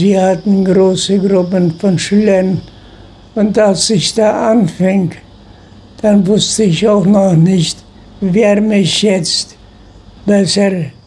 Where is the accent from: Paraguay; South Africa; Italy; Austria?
Paraguay; Chaco; also born or lived in Russia; Ich bin in Russland geboren, in 7 Monaten von meinem Heimatdorf, dem Heimatdorf meiner Eltern, bis hier gefahren und bin hier groß geworden im Chaco.